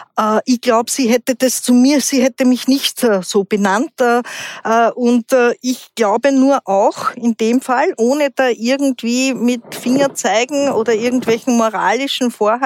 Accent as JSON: {"language": "German", "region": "Vienna", "country": "Austria", "tie": "born or raised there", "said": "ich bin im Wiener Gemeindebau groß geworden"}